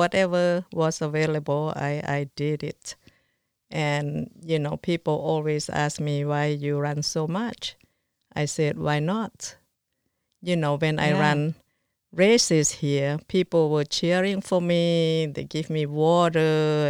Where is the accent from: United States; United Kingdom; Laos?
Laos; English is a second language; moved away; we came from Laos with really nothing.